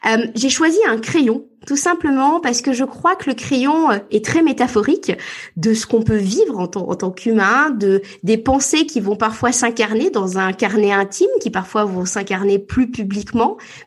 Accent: Normandy, France; also born or lived in Paris; J'ai grandi entre Paris et la Normandie. Donc, j'ai toujours eu une biculturalité un peu les pieds dans la terre de Normandie parce que je viens pas de Honfleur ou de Deauville. Hein. Je viens vraiment du Cotentin, des vaches. Mes grands-parents étaient agriculteurs.

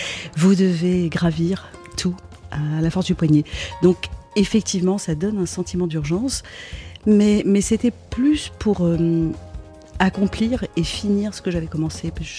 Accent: Lebanon; Vous savez que je viens du Liban, c'est un pays où l'avortement reste interdit

